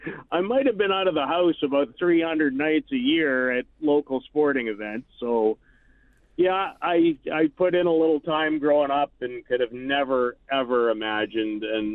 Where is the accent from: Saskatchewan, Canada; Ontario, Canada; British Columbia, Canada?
Saskatchewan, Canada; Saskatoon; I love my hometown. It means the world to me.